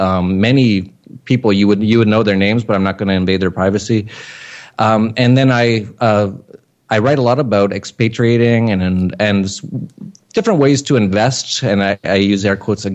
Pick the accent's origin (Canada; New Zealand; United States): Canada; I grew up in Canada.